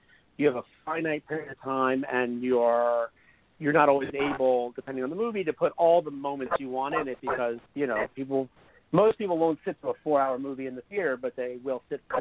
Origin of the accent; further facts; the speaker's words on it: New York, United States; Being a New Yorker, especially originally, I did.